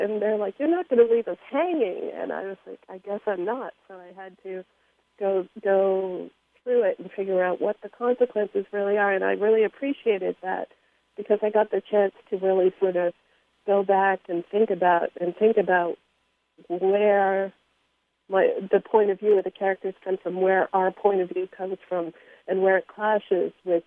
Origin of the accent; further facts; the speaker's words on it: Ontario, Canada; my mother's reservation is Six Nations. It is directly adjacent to the hometown where I grew up, and we spent our weekends on the res and everything. But my dad's Jamaican, so we kind of had to move off